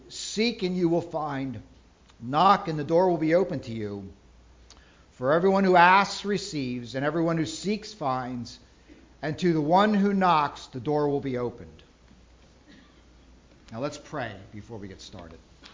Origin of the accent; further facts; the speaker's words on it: United States; You know, I'm an American. I live in this country. Everything I know is about this country.